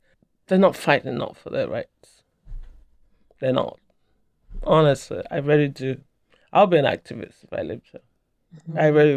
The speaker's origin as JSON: {"language": "English", "region": "England", "country": "United Kingdom", "said": "explain that I'm black, but I'm as white being. As an English child"}